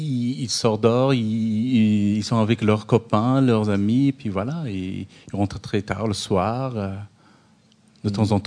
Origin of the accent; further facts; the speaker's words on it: Afghanistan; C'est ce qu'on dit chez nous, en Afghanistan, même un peu partout ailleurs